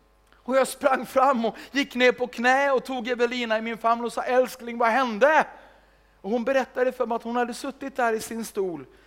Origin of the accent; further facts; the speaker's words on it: Sweden; Inte bara för att jag är svensk, men låt mig ändå säga någonting om Arlanda flygplats.